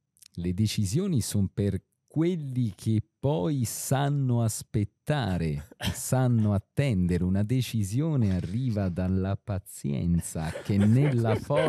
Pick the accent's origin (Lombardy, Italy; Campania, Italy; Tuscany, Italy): Tuscany, Italy; Certaldo; come pensate sono di Certaldo